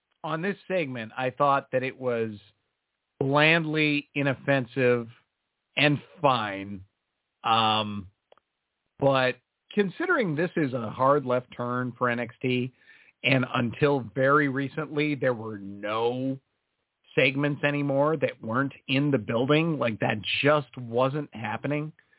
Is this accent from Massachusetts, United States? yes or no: no; Minnesota, United States; That's why there's so many people that I know named Faribault, because I grew up in Faribault County.